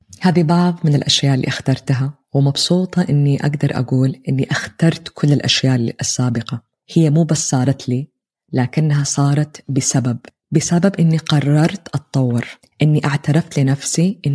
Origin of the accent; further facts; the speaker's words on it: Jeddah, Makkah Province, Saudi Arabia; moved away as an adult; استوديو اليوغا والتأمل الخاص فيا اللي كان في مدينتي الحبيبة جدة. أسست منصة مانا باي أس مع زوجي هيثم، نقلت بلد مرتين